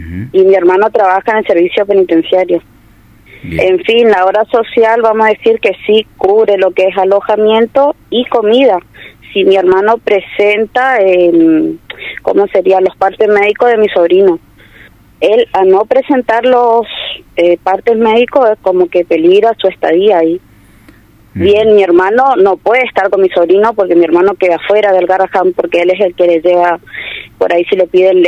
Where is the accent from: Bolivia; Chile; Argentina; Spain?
Argentina; Margarita Belén, Chaco; Sí, somos de acá, de Margarita Belén.